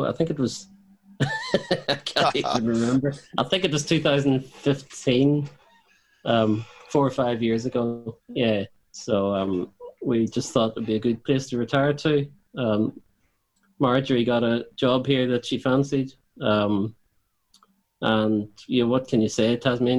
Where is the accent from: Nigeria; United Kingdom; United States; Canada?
United Kingdom; Portadown, Northern Ireland; moved away as an adult; I'm from Portadown in County Armagh, so that's where I grew up. My wife grew up there as well. And yeah, we left in our 20s. But we're Northern Irish through and through, I guess.